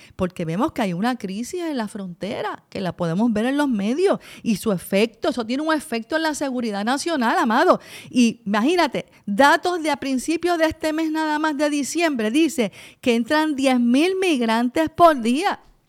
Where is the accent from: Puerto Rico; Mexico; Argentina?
Puerto Rico; Y nosotros somos territorio de Estados Unidos. Eso es nuestro estatus, Puerto Rico, territorio.